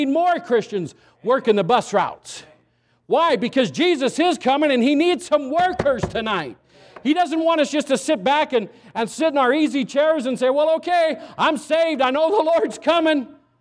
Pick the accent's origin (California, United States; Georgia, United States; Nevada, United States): Nevada, United States; Winnemucca; I grew up under up in Winnemucca, Nevada